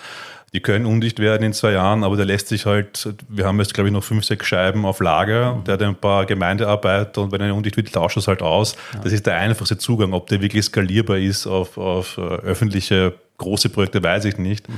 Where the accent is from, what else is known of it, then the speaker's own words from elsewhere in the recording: Austria; bei uns in Österreich ist so viel Hausmüll, musst du 8 Millionen Leute intelligent sozialisieren